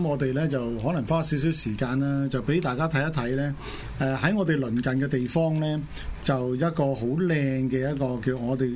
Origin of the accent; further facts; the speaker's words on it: China; 我係要提醒一下我哋中國人嘅傳統嘅觀念嚟講咧